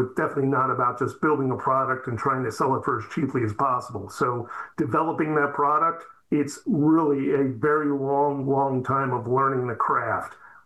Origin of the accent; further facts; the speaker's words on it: Pottstown, Pennsylvania, United States; my one friend from growing up in Pottstown